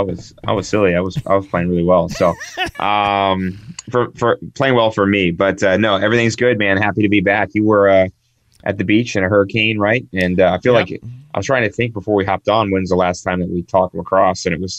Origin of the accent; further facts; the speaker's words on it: Ohio, United States; now I'm from Ohio, but I'm still pulling for the Maryland kids.